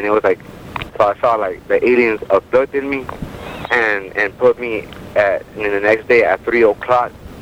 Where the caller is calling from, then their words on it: Avondale, Arizona, United States; I'm calling from Arizona.